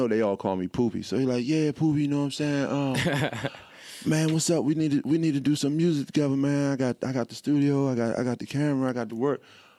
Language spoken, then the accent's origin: English; Manassas, Virginia, United States; When I went down there, it was crazy because I grew up in Manassas.